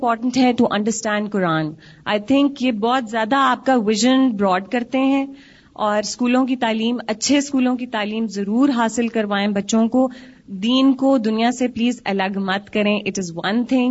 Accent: Lahore, Punjab, Pakistan; moved away as an adult; now in Karachi, Pakistan; میرے 4 بچے ہیں اور میرا تعلق لاہور شہر سے ہے، اور میں شادی کے بعد کراچی آئی ہوں.

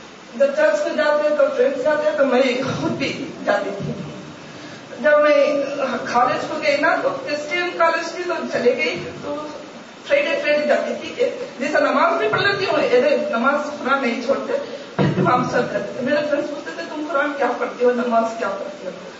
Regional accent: Chennai, Tamil Nadu, India; میں انڈیا مدراس سے ہوں. میں ایسی جگہ سے آئی ہوں کہ مجھے مسلمان کیا معلوم نہیں ہے، ہندو اور کرسچن تینوں ایسے مل کے رہتے ہیں

